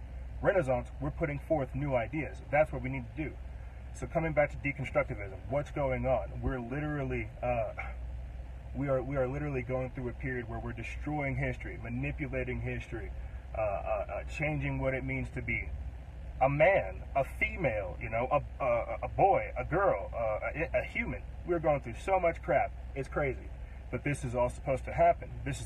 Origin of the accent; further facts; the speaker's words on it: Florence, South Carolina, United States; also born or lived in Texas / California / New Mexico; I come from South Carolina, you feel me? Flovetown, Florence, South Carolina, 803. But I've been I've been raised all over. You know, I've grown up in Texas, California, New Mexico, clearly.